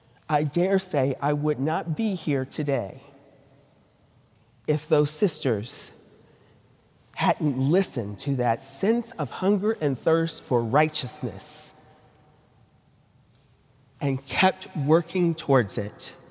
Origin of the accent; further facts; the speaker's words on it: Fort Worth, Texas, United States; They opened their school in Fort Worth, Texas, which happened to be my hometown.